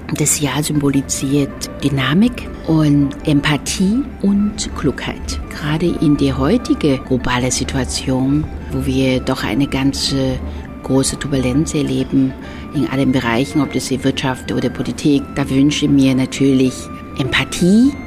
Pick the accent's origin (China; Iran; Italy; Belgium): China; German is a second language; now in Berlin, Germany; Ich bin ja in China aufgewachsen, lebe aber schon seit 27 Jahren her.